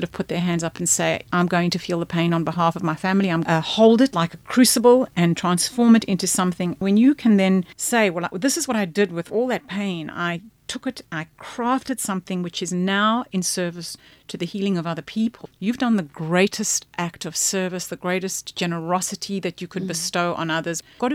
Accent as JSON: {"language": "English", "country": "South Africa", "moved": "yes", "lives_now": "Australia", "said": "We emigrated from South Africa in 2001 and came to Australia."}